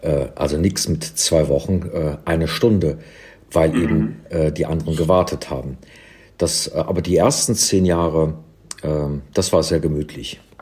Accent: Cologne, North Rhine-Westphalia, Germany; weg von London eben in Köln, in meiner Heimatstadt, umgeguckt habe

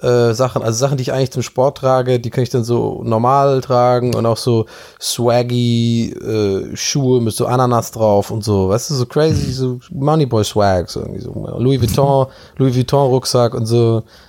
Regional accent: Tübingen, Baden-Württemberg, Germany; Wenn ich nach Tübingen gehe, dann bin ich ja in meiner Heimat.

